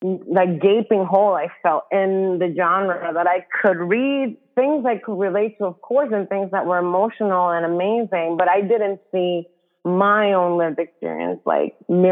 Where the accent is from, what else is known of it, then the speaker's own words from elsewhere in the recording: Dominican Republic; moved away as an adult; now in United States; I'm Dominican. I came from the Dominican Republic when I was in my early 20s.